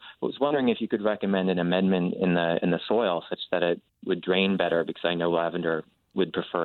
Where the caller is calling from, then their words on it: Philadelphia, Pennsylvania, United States; I'm calling from the Mount Airy neighborhood of Philadelphia.